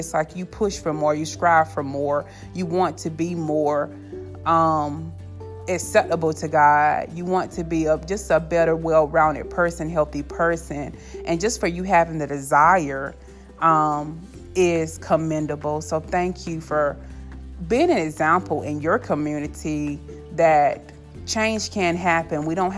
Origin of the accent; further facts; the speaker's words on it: the South, United States; accent: Southern; I'm also from the South, so I'm sure you can hear my Southern accent, even though I can't, right?